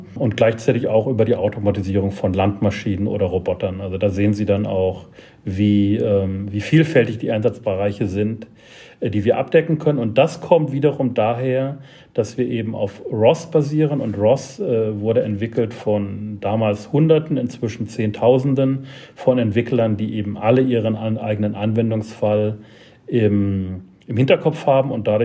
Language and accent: German; Germany; born there; also born or lived in United States; Ich bin in Deutschland geboren, bin dann in den USA auch zur Schule gegangen, habe dann US-Schulabschluss gemacht, habe dann das deutsche Abitur gemacht